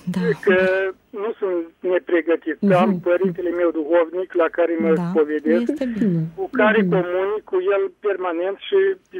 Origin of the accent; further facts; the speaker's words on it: Botoșani County, Romania; Chiar de la graniță cu Prutul, la Taraban, 70 de kilometri de Botoșani.